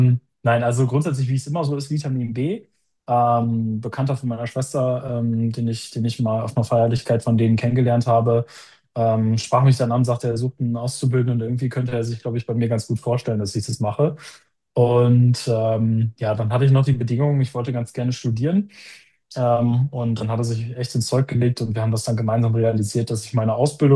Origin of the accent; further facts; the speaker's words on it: Osnabrück, Lower Saxony, Germany; bin noch 28 Jahre alt, ich komme aus dem Raum Osnabrück.